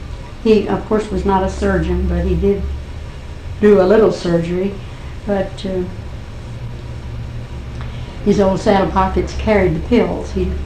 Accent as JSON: {"language": "English", "region": "Kentucky", "country": "United States", "tie": "born or raised there", "said": "I was born in Grant County."}